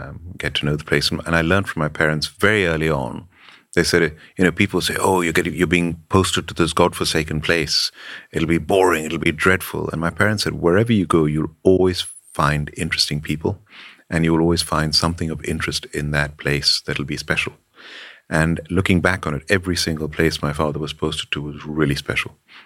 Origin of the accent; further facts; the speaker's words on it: India; I was brought up in India, and my father was an army officer and was posted to different places every 2 or 3 years. So I moved around a lot